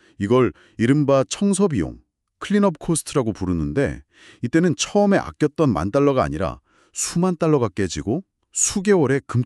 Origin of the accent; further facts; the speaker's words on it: South Korea; 특히 한국인으로서 한국 세법상 해외 주식 취득 신고 의무까지 다 고려해야 한다면